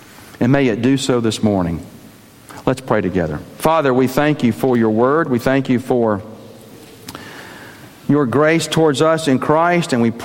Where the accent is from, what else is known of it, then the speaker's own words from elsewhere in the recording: Birmingham, Alabama, United States; Mark and I were like brothers growing up in Birmingham, we began to reflect on some friends we had in the church we both grew up in.